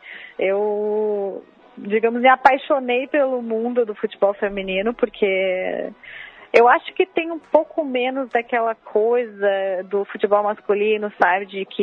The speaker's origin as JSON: {"language": "Portuguese", "town": "Porto Alegre", "region": "Rio Grande do Sul", "country": "Brazil", "accent": "gaúcho", "moved": "as an adult", "lives_now": "Rio de Janeiro, Brazil", "said": "Gaúcha, sim. Me mudei há 7 anos para o Rio de Janeiro para trabalhar aqui com jornalismo esportivo também."}